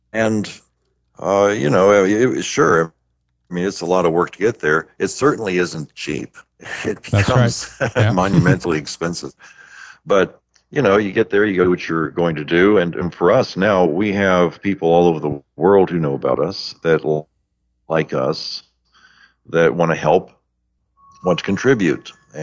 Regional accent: United States; Well, yeah, I'm from the United States

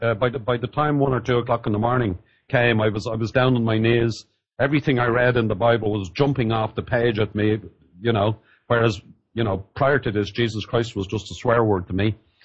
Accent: Ireland; accent: Irish; meeting lots of pretty American girls who thought my Irish accent was very sexy.

